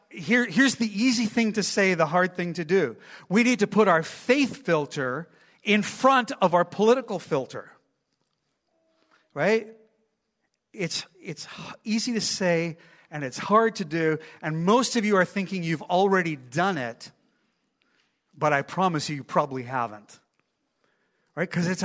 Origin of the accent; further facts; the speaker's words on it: the Prairies, Canada; now in Duncan, Canada; I moved to Duncan. I come from Western Canada or Central Canada, or not Western Canada, but the prairies. And I come from the prairies.